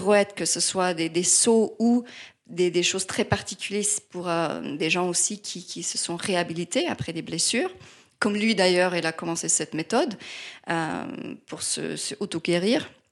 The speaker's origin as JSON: {"language": "French", "region": "Vienna", "country": "Austria", "tie": "born or raised there", "also_born_or_lived": "New York", "second_language": "French", "lives_now": "Paris, France", "said": "En fait, j'étais à New York pendant 13 ans. J'ai grandi à Vienne, Autriche, je suis viennoise, et c'est là où j'ai commencé ma carrière ou mon entraînement de danseuse, d'abord classique et aussi comédie musicale."}